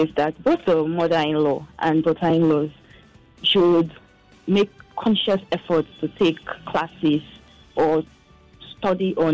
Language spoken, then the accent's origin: English; South East, Nigeria; Because I'm from the East, and I married someone that is Yoruba.